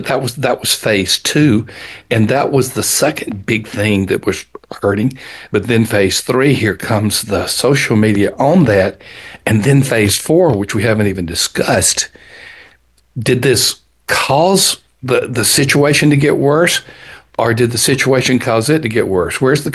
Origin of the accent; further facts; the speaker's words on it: Alabama, United States; Even though I was raised in South Alabama, and we didn't even know what snow was hardly at all.